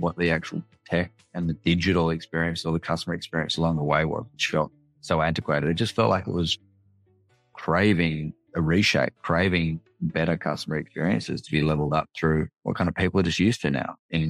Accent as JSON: {"language": "English", "town": "Sydney", "region": "New South Wales", "country": "Australia", "tie": "born or raised there", "said": "Yes, I was born here in Sydney. Sydney is very much home for me. I grew up here in Oz."}